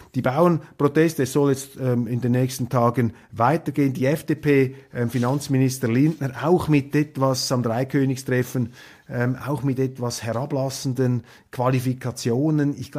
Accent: Switzerland; natürlich als Schweizer argumentiere ich da von weit außen

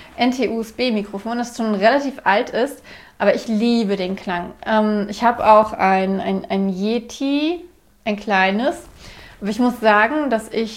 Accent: Berlin, Germany; Ich war mir als Berlinerin komplett bewusst, dass ich Enten verschlucke, dass ich Worte auf eine bestimmte Art und Weise betone.

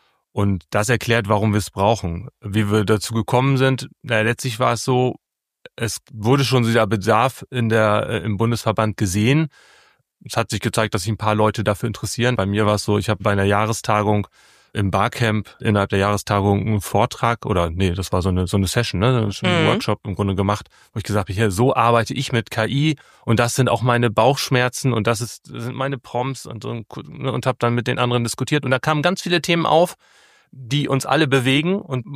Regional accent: Lower Saxony, Germany; born there; weil ich bin eigentlich gebürtiger Ostfriese.

